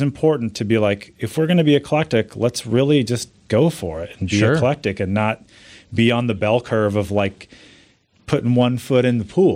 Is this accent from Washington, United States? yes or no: yes; Stanwood, Washington, United States; also born or lived in Camano Island; So I grew up, yeah. My formative years were Camano Island, Stanwood area.